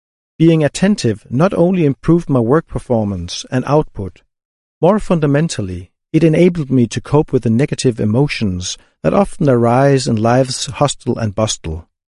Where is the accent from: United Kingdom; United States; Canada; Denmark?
Denmark; Odense, Southern Denmark; English is a second language; I was born and raised in Odense, Denmark's third largest city and the childhood home of fairy tale writer Hans Christian Andersen.